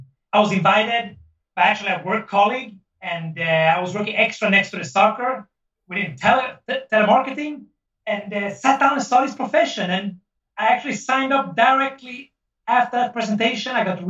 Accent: Sweden; So I grew up in Sweden. I spent every summer of my life in Sicily, but some Swedish Italian.

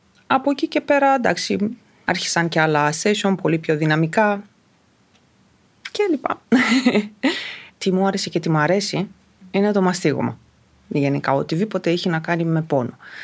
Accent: Romania; moved away as an adult; Είμαι από Έλληνες γονείς, γεννημένη όμως στη Ρουμανία. Και μεγάλωσα εκεί μέχρι τα 18-19.

